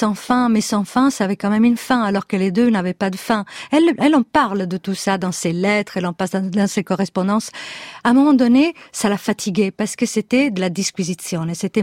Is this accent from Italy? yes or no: yes; Italy; Alors, moi, je suis italienne, je rentre dans ses livres en italien.